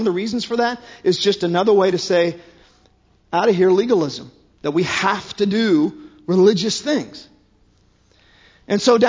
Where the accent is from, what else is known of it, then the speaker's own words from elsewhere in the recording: Ohio, United States; but I'll call him Henry because I'm from Ohio.